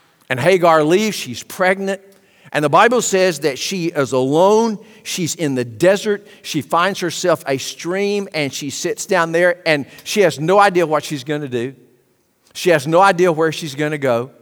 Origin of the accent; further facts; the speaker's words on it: Lufkin, Texas, United States; And I'll say, I'm from Lufkin, Texas. You know, I'm proud of that.